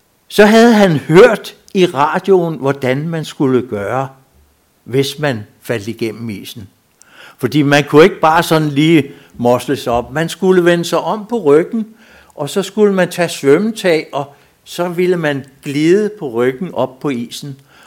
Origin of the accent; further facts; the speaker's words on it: Snekkersten, Capital Region of Denmark, Denmark; Det var sådan i 40'erne, hvor vi havde isvintre. Jeg stammer ned fra Snekkersten.